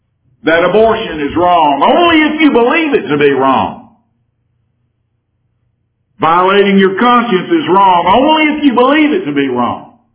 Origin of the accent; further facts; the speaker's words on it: United States; what my circumstances were when I was growing up in America.